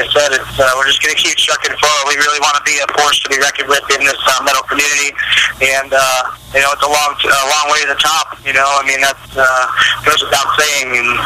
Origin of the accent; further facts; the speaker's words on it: Wisconsin, United States; and we're from Wisconsin. So our Green Bay Packers are in it, and we're kind of bitter that we're not in America for it.